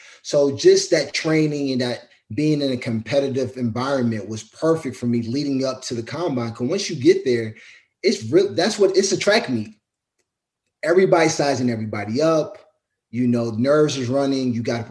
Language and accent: English; Maryland, United States; I mean, I'm a kid from Maryland, you know, from the East Coast